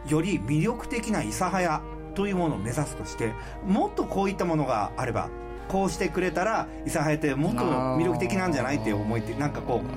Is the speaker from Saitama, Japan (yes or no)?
no; Miyazaki, Japan; 僕も実際に地元宮崎なんで